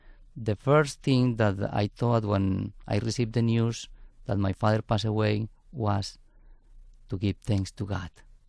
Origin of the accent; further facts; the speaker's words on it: Yarumal, Antioquia, Colombia; born there; English is a second language; I was born in Colombia, in a town called Yarumal in South America. I am the seventh of a family of 14.